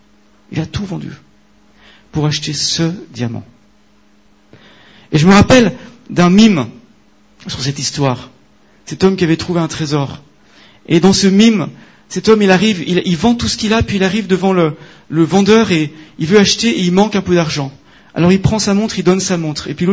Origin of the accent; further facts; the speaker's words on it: Switzerland; C'est moi, je suis suisse, et nous, la banque, tout ça, on connaît.